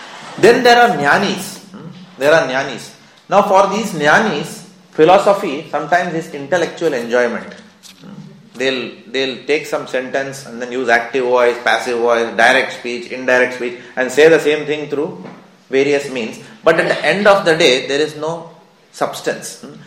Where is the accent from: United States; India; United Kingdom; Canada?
India; because I come from India, I'm explaining this example.